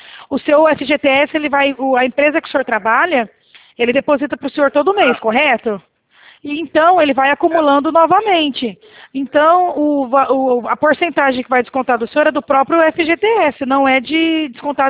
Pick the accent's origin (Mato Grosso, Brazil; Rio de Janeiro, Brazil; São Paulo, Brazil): São Paulo, Brazil; Presidente Prudente; Nós somos aqui do estado de São Paulo, aqui nós somos de Presidente Prudente